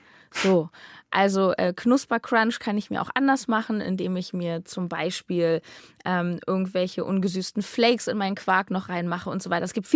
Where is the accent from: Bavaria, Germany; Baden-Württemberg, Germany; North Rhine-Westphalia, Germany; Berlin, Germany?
Berlin, Germany; damit verbinde ich einfach auch meine Heimat Berlin